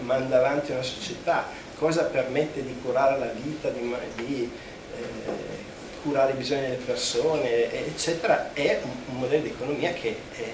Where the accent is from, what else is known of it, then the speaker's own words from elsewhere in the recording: Sardinia, Italy; io vengo dalla Sardegna, in Sardegna c'è stato tutto un progetto di sviluppo chimico che ha creato disastri